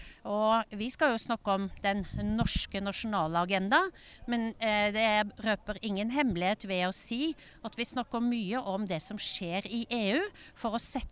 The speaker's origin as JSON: {"language": "Norwegian", "town": "Arendal", "region": "Agder", "country": "Norway", "tie": "born or raised there", "said": "Jeg kom til Arendal på søndag, jeg skal være en uke. Så kan jeg fortelle deg, Harald, at jeg i Arendal en uke nesten hver måned, for dette jo hjembyen min."}